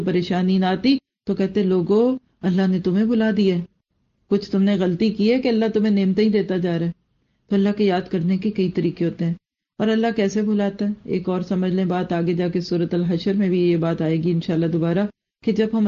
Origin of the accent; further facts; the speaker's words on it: Pakistan; میں خود بھی پاکستانی ہوں